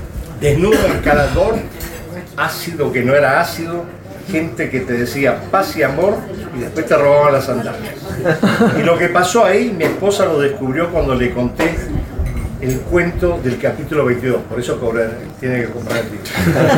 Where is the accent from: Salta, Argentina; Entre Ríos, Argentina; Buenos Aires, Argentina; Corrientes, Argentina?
Buenos Aires, Argentina; moved away as an adult; also born or lived in Córdoba, Argentina / Caracas, Venezuela; Mi infancia fue en Buenos Aires, donde los amores y las separaciones vienen con … de fondo y deuda en el café de la esquina.